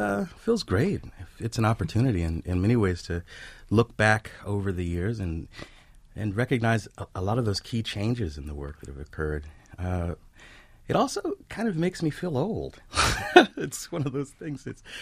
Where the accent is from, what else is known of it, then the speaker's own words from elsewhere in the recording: Los Angeles, California, United States; I was coming from South Central Los Angeles, not necessarily engaging with the social elite.